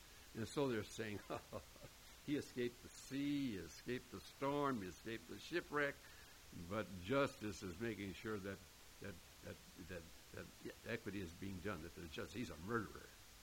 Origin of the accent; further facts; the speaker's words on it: Hinckley, Minnesota, United States; As some of you remember, I grew up in Hinckley, Minnesota, where the men are men and pansies are flowers